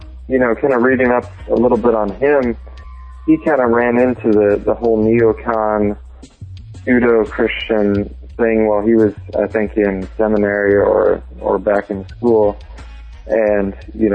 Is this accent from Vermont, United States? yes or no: no; Hood River, Oregon, United States; also born or lived in Phoenix / Korea; I grew up here in Hood River, born and raised. And then after high school, I was tired of the rain, so I moved to Phoenix, went to college down there